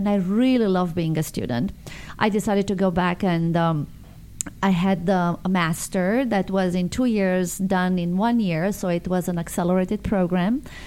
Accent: Sibiu, Sibiu County, Romania; So I'm coming from a very cultural city, Sibiu, and I was born and raised in Transylvania. That's the region, and the country is Romania. So I'm mixed Hungarian, German, Romanian, and Greek.

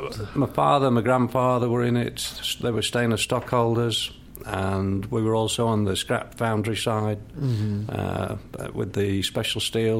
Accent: Sheffield, Yorkshire and the Humber, United Kingdom; born there; I was born in Sheffield.

